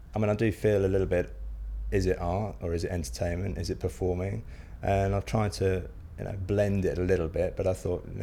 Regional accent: Crowborough, South East England, United Kingdom; I'm 37 years old and I'm from Crowborough in East Sussex.

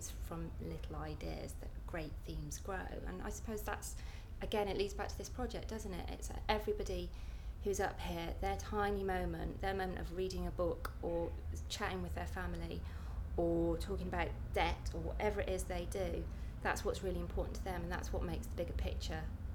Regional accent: East Midlands, United Kingdom; accent: Scottish; also born or lived in Scotland; now in London, United Kingdom; I'm Scottish, as you can tell from the accent. So I was born in Scotland but grew up in the Midlands, grew up in Derbyshire, moved to London after university. So yes, I'm from all over the place.

